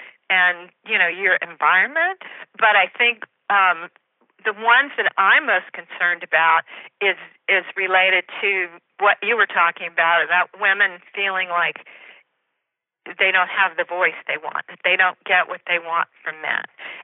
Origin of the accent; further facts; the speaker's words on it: the South, United States; I was raised in the South, so those kind of things feel gentlemanly to me.